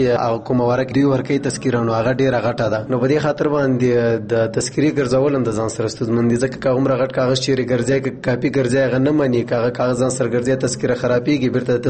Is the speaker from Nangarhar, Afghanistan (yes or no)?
yes; Nangarhar, Afghanistan; نه زه افغانم د ننګرهار يم